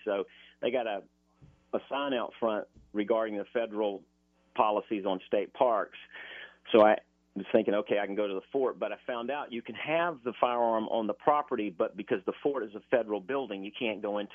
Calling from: Jacksonville Beach, Florida, United States; Jacksonville Beach, Florida.

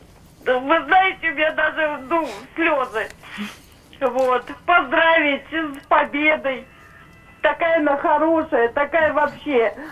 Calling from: Lyubertsy, Moscow Oblast, Russia; Я из города Люберец.

